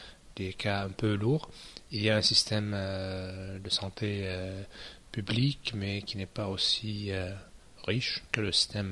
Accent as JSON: {"language": "French", "town": "Miyomiye", "region": "South Governorate", "country": "Lebanon", "lives_now": "France", "said": "Oui, je suis libanais. Je viens du sud du Liban, du village de Miyomiye, près de Sidon."}